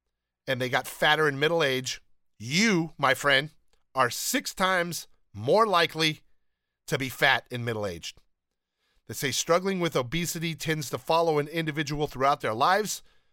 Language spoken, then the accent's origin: English; Alabama, United States; I'm from the South. Don't knock it. Hey, South, don't get mad. Don't kick the podcast off. I'm from Alabama, great state of Alabama.